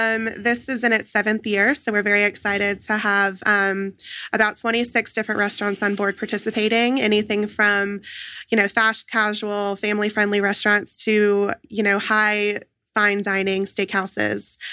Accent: Peachtree City, Georgia, United States; That's where I grew up in Peachtree City, Georgia.

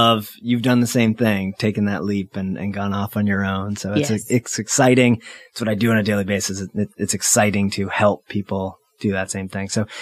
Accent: New Hampshire, United States; also born or lived in New York / California; So I'm born and raised in New Hampshire.

